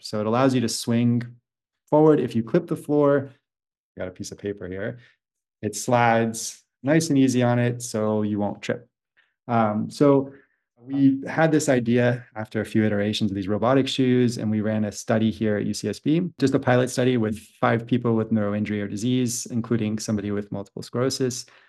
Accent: Pennsylvania, United States; I'm from Pennsylvania originally on the East Coast. I grew up there

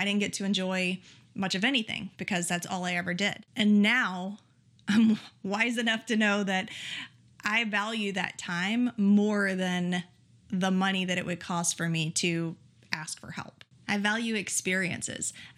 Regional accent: Texas, United States; also born or lived in Arizona / California; now in Oregon, United States; And of course, I grew up in Texas and now I'm over here in Oregon

